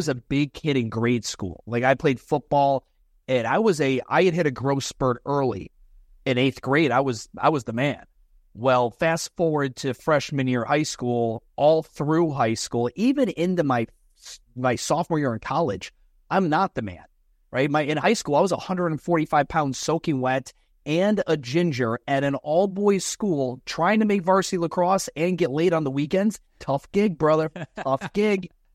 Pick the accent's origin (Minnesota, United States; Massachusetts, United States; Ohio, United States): Ohio, United States; Cleveland; also born or lived in Chicago / New Jersey; I was born in Chicago. I lived a lot of different places, but Cleveland, Ohio is home for me. That's where I spent the majority of my formative years. I had some time in New Jersey, but Ohio for the majority of it.